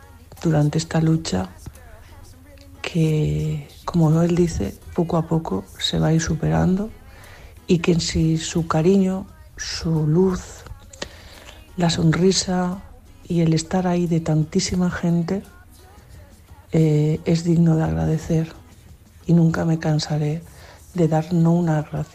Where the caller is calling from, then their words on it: Valencia, Valencian Community, Spain; de Valencia.